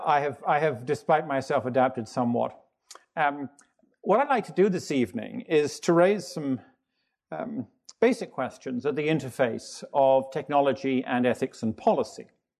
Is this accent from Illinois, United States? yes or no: yes; Chicago, Illinois, United States; accent: Chicago; also born or lived in United Kingdom; As you adjust, I'm from Chicago, as you can tell. As you adjust to my Chicago accent, I will tell you a story. We moved here from the UK almost 20 years ago now.